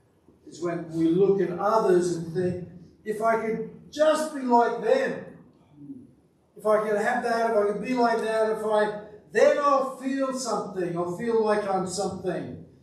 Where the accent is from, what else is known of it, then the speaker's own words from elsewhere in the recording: Australia; As a kid growing up in Australia for a long time, you always wanted to get a tan